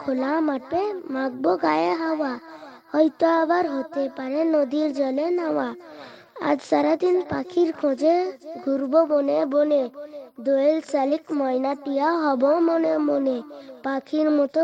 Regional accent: Uluberia, West Bengal, India; আমার বাড়ি ভারতবর্ষের পশ্চিমবঙ্গ হাওড়া জেলা উলবেড়িয়া।

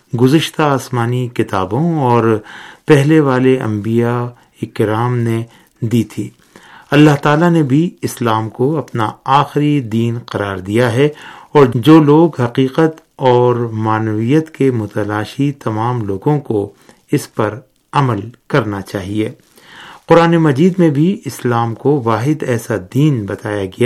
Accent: India; والدہ نے 3 مہینے کی عمر میں دادا دادی کے پاس رہنے کے لیے مجھے ہندوستان بھیج دیا۔

